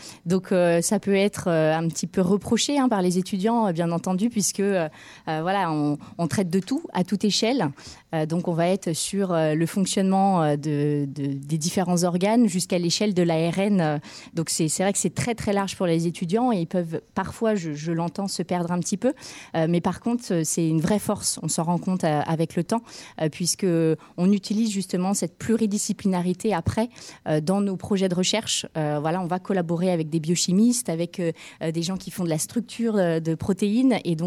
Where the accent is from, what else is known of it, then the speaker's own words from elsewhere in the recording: Dijon, Bourgogne-Franche-Comté, France; now in Orléans, France; Oui, j'ai fait ma première année de licence à Dijon. Je suis originaire de Dijon. Et ensuite, à partir de la licence 2, je suis arrivée à Orléans